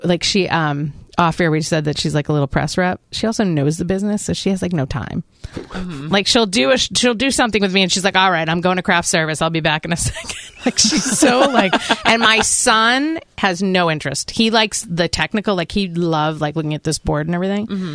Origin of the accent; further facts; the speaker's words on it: Boston, Massachusetts, United States; You know, I'm a tough cookie. I'm from Boston, so I'm tough.